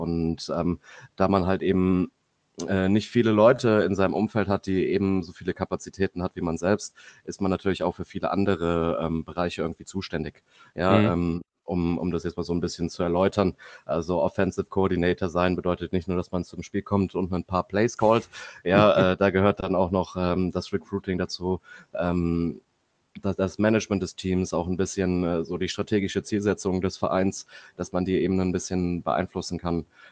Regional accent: Koblenz, Rhineland-Palatinate, Germany; born there; ich bin mittlerweile 31 Jahre alt, komme gebürtig aus Koblenz am Rhein und der Mosel, die einzige Stadt an Rhein und Mosel übrigens.

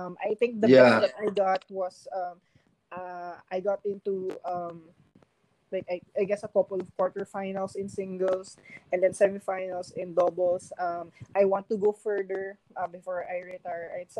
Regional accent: Philippines; English is a second language; it's something, you know, I'm very proud of as a Filipino.

